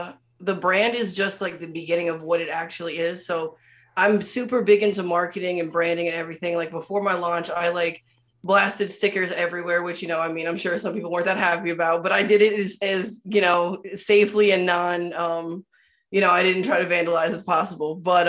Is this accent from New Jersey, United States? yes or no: yes; New Jersey, United States; now in Corpus Christi, United States; I'm from up north. I'm from New Jersey, so Corpus kind of embraced me in a place in a way that no other place has yet, I feel like.